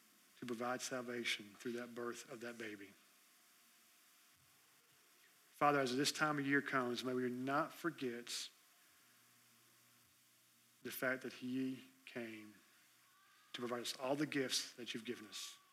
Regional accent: Florida, United States; Come January, I'm done. I'm from Florida, I'm ready for it to warm up in February.

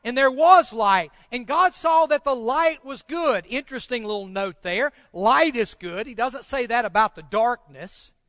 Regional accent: Ripley, United States; We were visiting back in my hometown of Ripley, and we'd come up on a four-way stop.

